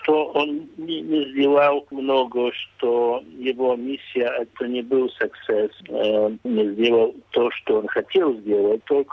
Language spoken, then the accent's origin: Russian; Poland; Russian is a second language; now in United States; я родился в Польше и жил в Польше последние 35 лет. Живу в Америке.